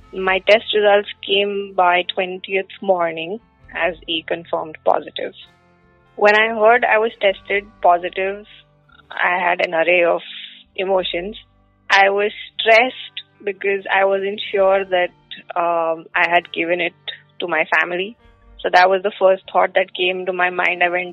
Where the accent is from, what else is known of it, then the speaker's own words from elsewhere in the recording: Ahmedabad, Gujarat, India; English is a second language; I'm 34 years old. I'm from Ahmedabad. My sister Subhriti and I run a French patisserie in Ahmedabad